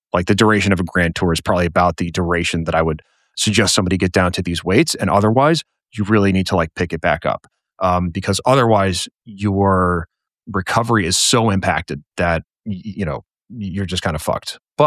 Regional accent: Boston, Massachusetts, United States; now in Asheville, United States; So I'm originally from Boston. I currently live in Asheville, North Carolina.

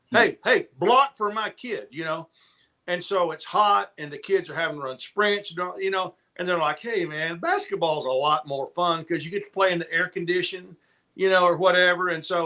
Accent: Burnet, Texas, United States; One of the things I remember when I grew up in Burnet, we had peewee football, which is for fifth and sixth grade.

